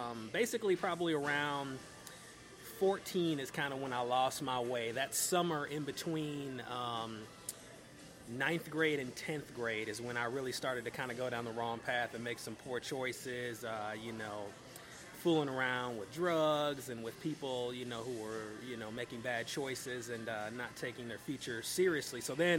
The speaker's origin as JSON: {"language": "English", "town": "Minneapolis", "region": "Minnesota", "country": "United States", "tie": "born there", "said": "Well, okay, so I was born in South Minneapolis. My father's black, my mother's white. Got a couple siblings."}